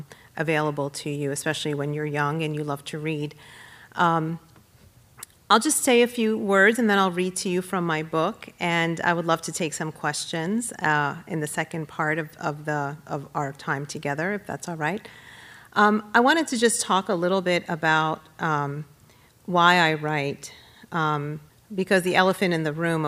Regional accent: Philadelphia, Pennsylvania, United States; As Andy mentioned, this is my hometown, Philadelphia, and I have wonderful memories as a child of my mother taking us to the library

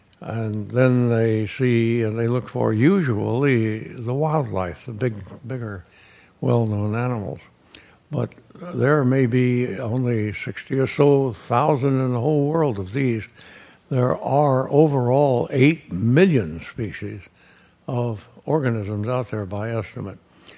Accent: Deep South, United States; I grew up in the Deep South, where I had access to a comfortable outdoor life almost every day

